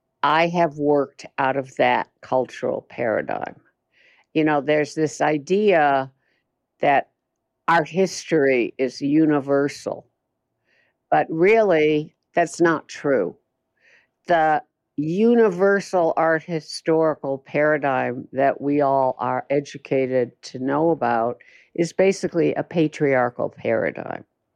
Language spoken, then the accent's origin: English; West Coast, United States; I was so out of step as an artist. I came from the West Coast, you know, but whatever.